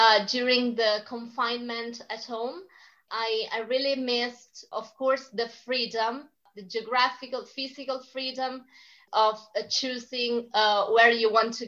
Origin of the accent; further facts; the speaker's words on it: Umbria, Italy; first language Italian; English is a second language; I'm 23 and I'm currently living in my hometown. There is a small town in Umbria that is in the center of Italy.